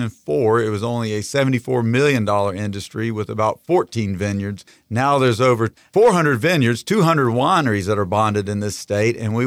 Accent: Martinsville, Virginia, United States; I grew up in Martinsville, Virginia, which is an industrial-based community and has been for a number of years.

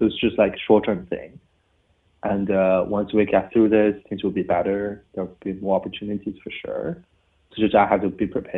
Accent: China; English is a second language; I'm from China originally.

